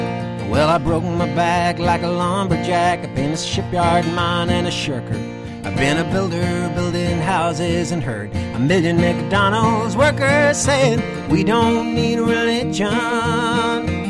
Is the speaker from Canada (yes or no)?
no; Ireland; now in United States; Compared to his voice, my voice sounded like, "Mister, I'm from Ireland."